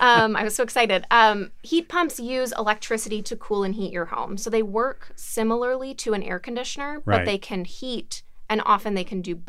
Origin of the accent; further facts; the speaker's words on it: Alabama, United States; I'm from Alabama. 40% of homes in Alabama are heated with a heat